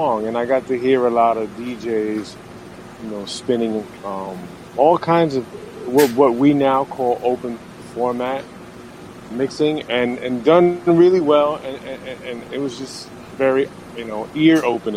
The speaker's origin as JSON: {"language": "English", "town": "New York City", "region": "New York", "country": "United States", "tie": "born or raised there", "said": "I'm from the Lower East Side of New York City, born and raised, residing in Bushwick now, but I came up, I guess, the early 80s in New York."}